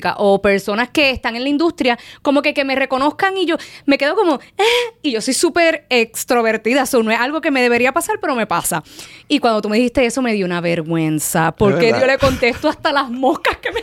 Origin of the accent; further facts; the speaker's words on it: Ponce, Puerto Rico; Yo soy del sur, yo soy de Ponce.